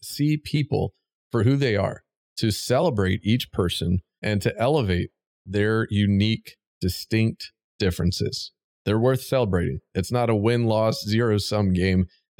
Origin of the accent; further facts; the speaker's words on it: Richmond, Virginia, United States; I grew up in the Mid-Atlantic in Richmond, Virginia.